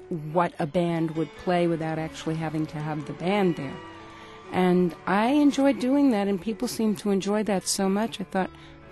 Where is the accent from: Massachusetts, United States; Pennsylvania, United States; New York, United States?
New York, United States; Brooklyn; also born or lived in Manhattan / Queens; now in Idaho, United States; No, I was born in Manhattan. Yeah. I lived in Queens briefly, but I grew up in Brooklyn.